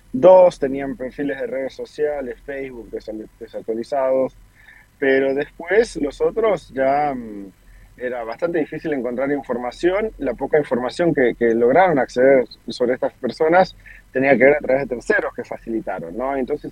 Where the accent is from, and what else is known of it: Argentina